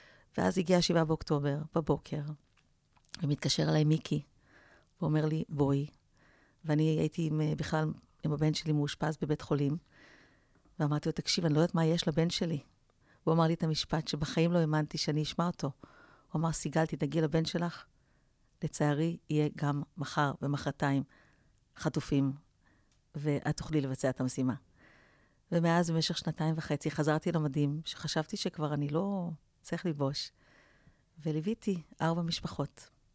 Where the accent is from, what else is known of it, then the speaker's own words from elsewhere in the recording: Rishon LeZion, Central District, Israel; גדלתי בראשון במין תחושה במקום שבו